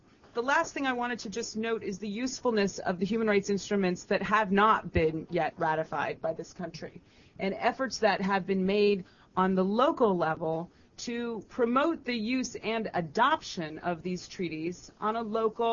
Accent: San Francisco, California, United States; I, of course, am very proud of that since I'm from San Francisco

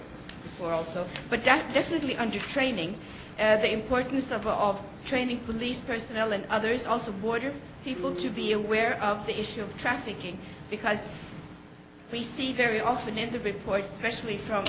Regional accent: Norway; English is a second language; because I'm from Norway, and we have had some cases in Norway

